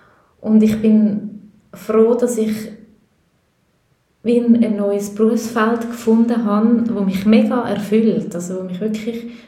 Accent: Switzerland; also born or lived in Peru; ich bin Schweizerin und Peruanerin, also ich komme noch aus Südamerika, aus einer eher, also noch ein bisschen konservativer

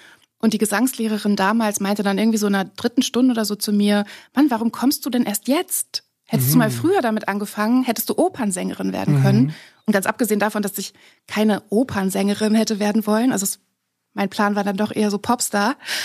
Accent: Lower Saxony, Germany; ich bin in Niedersachsen geboren, aufgewachsen. Also wirklich so, stell dir das kleinste Dorf vor, das ist meins und drumherum ist ganz viel nichts.

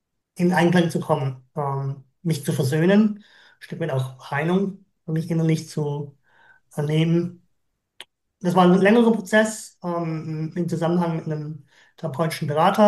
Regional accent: Southern Germany, Germany

